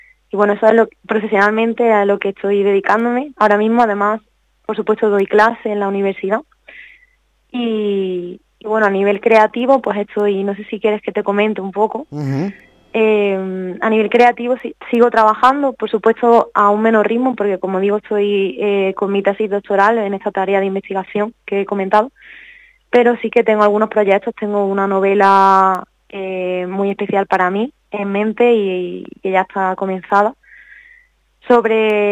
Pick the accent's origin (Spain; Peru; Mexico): Spain; Torrox, Andalusia; Torrox, porque para mí es la presentación que más ilusión me hace, ¿no? Presentar en mi casa, en mi pueblo